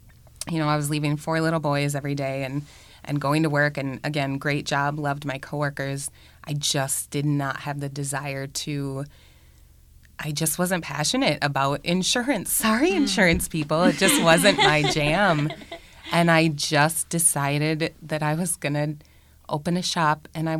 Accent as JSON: {"language": "English", "town": "Windham", "country": "United States", "tie": "born or raised there", "said": "Yes, I was born and raised in Windham, and crazily, the house I grew up in is about four blocks north of the shop, and I live three blocks from there now"}